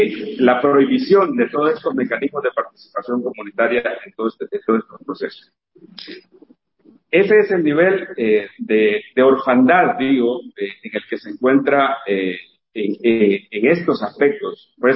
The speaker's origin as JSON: {"language": "Spanish", "country": "Honduras", "said": "para los que somos de Honduras la conocemos"}